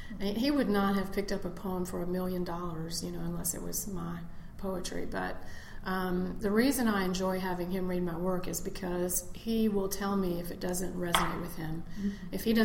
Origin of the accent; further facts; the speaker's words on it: the South, United States; I think I just write through the experience of growing up in the South.